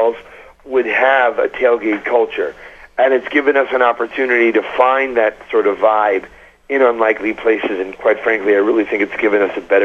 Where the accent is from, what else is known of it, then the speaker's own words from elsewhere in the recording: Brooklyn, New York, United States; I was like, oh my God, I'm a kid from Brooklyn. What am I doing in the depths of Alaska?